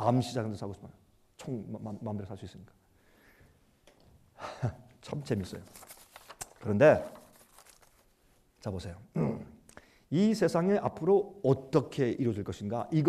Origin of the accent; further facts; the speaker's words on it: South Korea; now in United States; 저는 한국 사람이지만 국적은 미국 국적이니까.